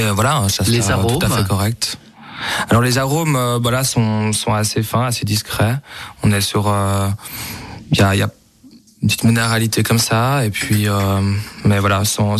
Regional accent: Romandy, Switzerland; je pense qu'en tant que Suisse et Suisse romand, pas besoin d'aller chercher hors de nos frontières un grand chasselas.

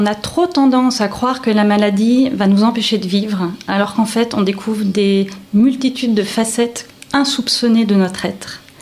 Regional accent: France; now in Aire-la-Ville, Switzerland; Je suis française, mais j'ai toujours travaillé à Genève.

